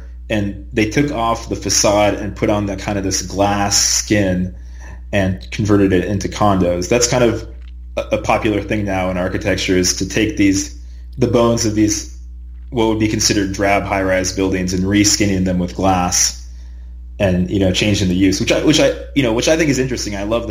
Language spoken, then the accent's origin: English; Los Gatos, California, United States; You know, actually, when I was a kid growing up in Los Gatos, it was a nice, quaint town